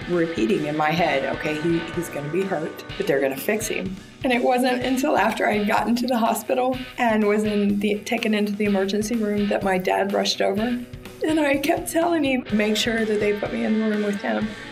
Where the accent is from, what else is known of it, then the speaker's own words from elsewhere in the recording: Indiana, United States; I'm an exoneree from Indiana.